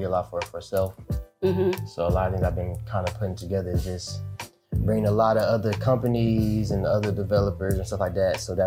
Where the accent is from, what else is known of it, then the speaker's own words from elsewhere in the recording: Brooklyn, New York, United States; I'm originally from New York, Brooklyn.